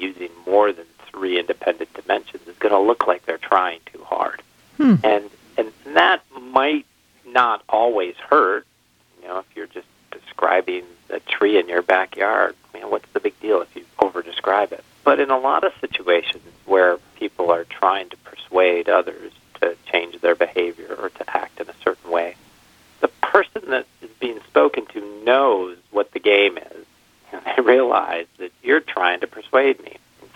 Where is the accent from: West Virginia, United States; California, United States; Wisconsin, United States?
Wisconsin, United States; Kenosha; I grew up in Kenosha, and I went to school at UW-Madison.